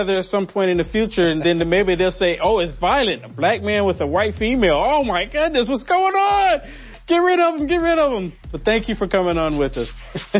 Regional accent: United States; we as American people, we don't have a say so.

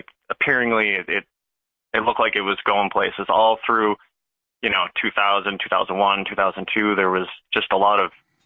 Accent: Canada; I grew up in Canada, graduated mid-90s

